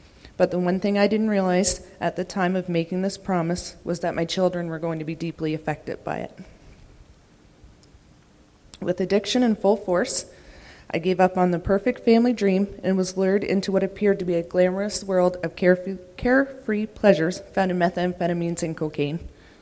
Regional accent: Nova Scotia, Canada; I'm 29, and I'm from Nova Scotia.

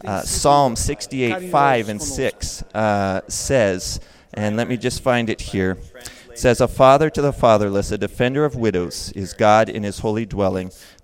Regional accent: Sioux Lookout, Ontario, Canada; I'm Canadian. I grew up in Sulacout, Ontario, northwestern Ontario, there beyond Thunder Bay.

